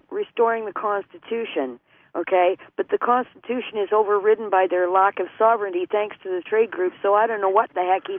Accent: Winnipeg, Manitoba, Canada; I was raised in Winnipeg.

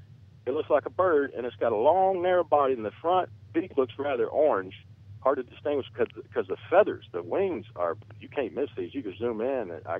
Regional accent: Florida, United States; Listen, I'm from Florida. I'm from Florida.

